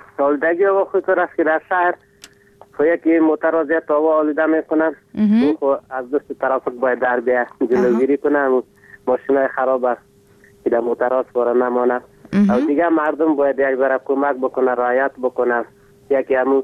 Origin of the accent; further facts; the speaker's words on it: Ghorband, Parwan, Afghanistan; افغان هستم از غربند.